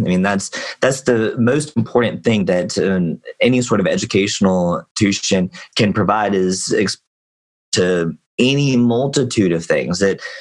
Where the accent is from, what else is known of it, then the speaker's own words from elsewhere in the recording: Georgia, United States; followed closely behind Georgia, my home state